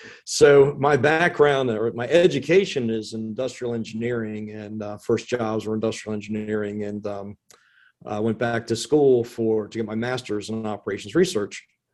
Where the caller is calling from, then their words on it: Richmond, Virginia, United States; Richmond, Virginia.